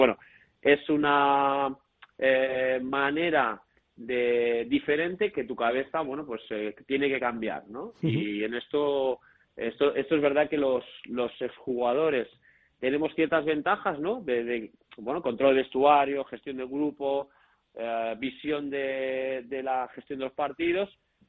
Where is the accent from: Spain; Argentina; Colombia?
Spain; Pamplona, Navarre; Tuve la oportunidad cuando bueno, salí de Pamplona, de irme a Estados Unidos.